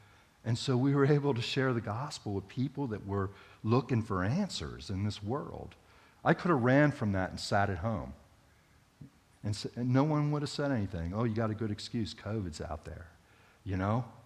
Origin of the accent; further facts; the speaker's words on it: United States; we're from the United States, you're from Wales, and yet we're belonging to the same family.